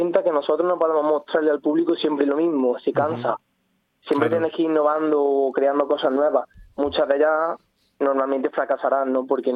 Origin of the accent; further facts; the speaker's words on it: Puente Genil, Andalusia, Spain; yo soy de Puente Genil, llevo escuchando … toda mi vida.